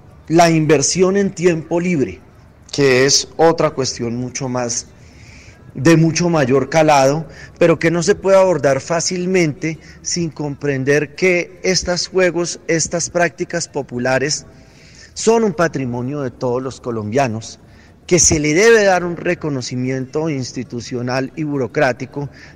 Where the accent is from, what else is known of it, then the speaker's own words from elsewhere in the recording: Colombia; seguramente podremos encontrarnos como colombianos, como personas integrantes de distintos partidos políticos